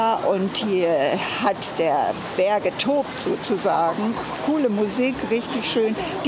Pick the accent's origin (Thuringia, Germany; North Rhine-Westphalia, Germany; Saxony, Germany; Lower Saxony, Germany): Thuringia, Germany; Ollendorf; komme aus Ollendorf und komme schon über Jahre hierher.